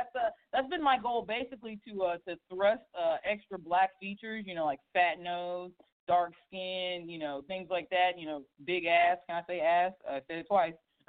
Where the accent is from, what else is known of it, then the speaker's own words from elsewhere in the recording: Durham, North Carolina, United States; I came from Durham, North Carolina, Bull City all day, baby.